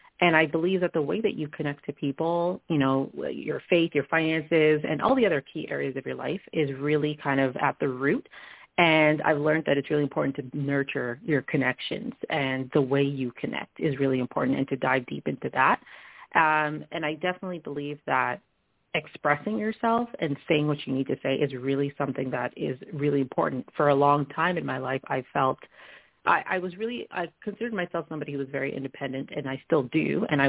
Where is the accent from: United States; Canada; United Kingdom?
Canada; Toronto, Ontario; I'm from Toronto, Ontario, Canada. I live with my husband, and I was born and raised here, and I love everything about the city, but, I love to travel and do all those things too, and when I turned 30 a few years ago, I'm 35 now